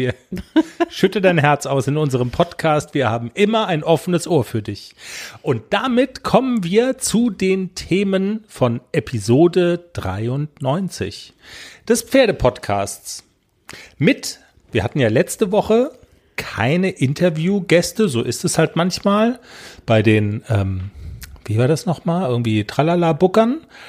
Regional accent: Baden-Württemberg, Germany; also Baden-Württemberg. Das ist ja schon mal super, da kommen wir auch her, aus dem Schwarzwald allerdings.

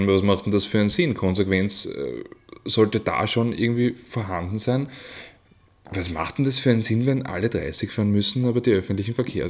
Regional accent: Lower Austria, Austria; Also ich komme ja aus dem Machfeld, ich bekomme da sehr, sehr viel mit.

